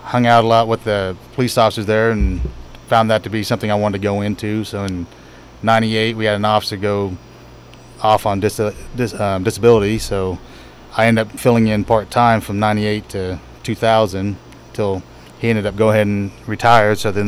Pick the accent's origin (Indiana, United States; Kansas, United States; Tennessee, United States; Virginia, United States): Kansas, United States; Caney; also born or lived in Sedan; Born in Sedan, Kansas, and raised in Caney.